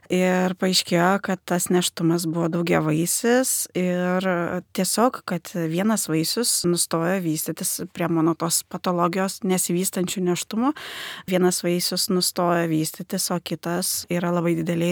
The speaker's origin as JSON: {"language": "Lithuanian", "town": "Kaunas", "region": "Kaunas County", "country": "Lithuania", "said": "aš pati esu kaunietė ir aš abejoju, kad aš Kaune būčiau gavusi tokią greitą pagalbą"}